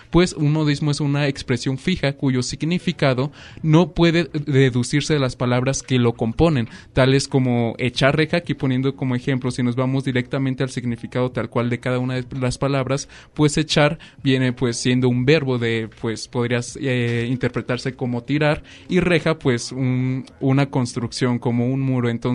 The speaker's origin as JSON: {"language": "Spanish", "town": "Celaya", "region": "Guanajuato", "country": "Mexico", "lives_now": "Lagos de Moreno, Mexico", "said": "Yo tampoco soy de aquí de Lagos de Moreno, yo soy proveniente del estado de Jalisco, en la zona de Celaya, entre Querétaro"}